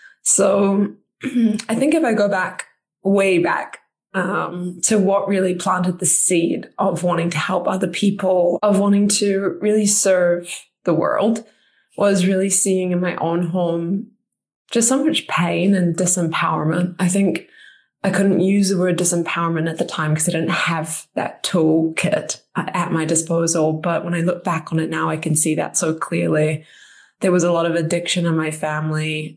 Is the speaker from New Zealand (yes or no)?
yes; New Zealand; now in New York, United States; I've actually just come back from 3 weeks in my home country, New Zealand, which is where I'm from originally. I've been living in New York for about 7 or so years now.